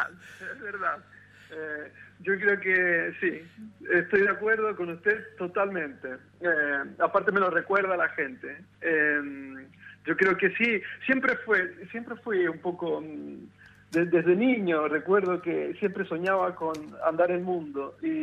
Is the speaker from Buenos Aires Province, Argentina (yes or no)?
no; Río Grande, Tierra del Fuego, Argentina; also born or lived in Mendoza; Yo nací en Mendoza, mi familia viene de Mendoza, pero a los 8 años, por las cuestiones de la vida, por las razones por las que mucha gente, muchas familias de lo que se llama el norte, llegaron a Tierra del Fuego, mi familia se fue a vivir a Río Grande cuando yo tenía 8 años.